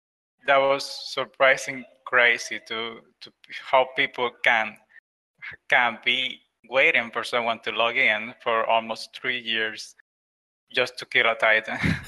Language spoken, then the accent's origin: English; Las Tunas, Cuba; I'm from Cuba. I live in Las Tunas, sadly. It's a province in Cuba. It's in the west.